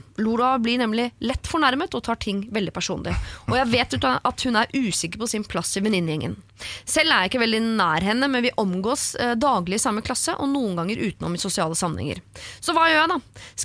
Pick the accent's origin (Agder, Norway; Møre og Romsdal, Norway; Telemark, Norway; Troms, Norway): Møre og Romsdal, Norway; Som sunnmøring henvender jeg meg til deg.